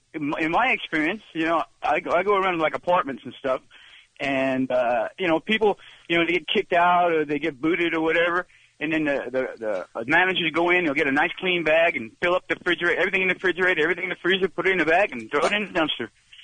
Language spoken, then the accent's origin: English; Simi Valley, California, United States; I'm from Simi Valley.